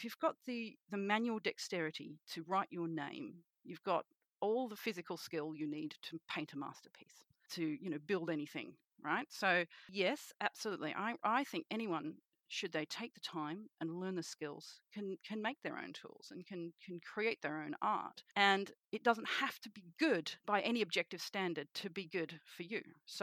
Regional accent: Sydney, New South Wales, Australia; I am a witch from Sydney, Australia

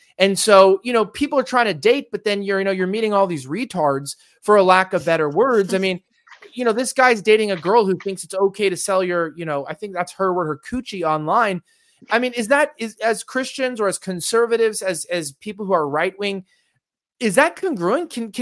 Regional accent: Hollywood, California, United States; You're in Los Angeles, I'm from Hollywood

